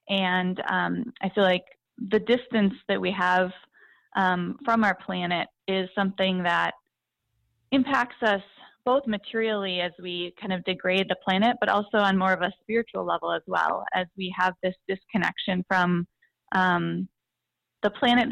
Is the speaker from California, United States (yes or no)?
no; Wisconsin, United States; Yeah, so I grew up in northern Wisconsin, north of Eau Claire, and I just always loved being outside.